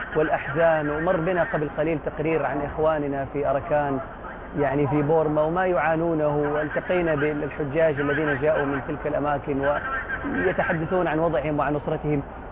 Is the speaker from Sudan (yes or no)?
no; Hejaz, Saudi Arabia; احنا عاده عندنا في الحجاز.